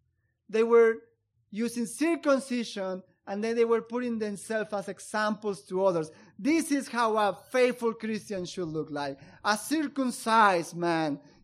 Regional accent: Peru; I am from Peru, and in South America, as you know, most of those countries for centuries have been ruled by Roman Catholic governments.

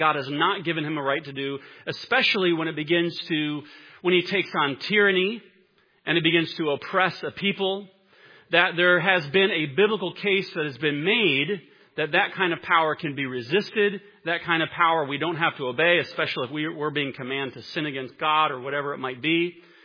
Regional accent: United States; yeah, we're proud to be an American, and I love being an American

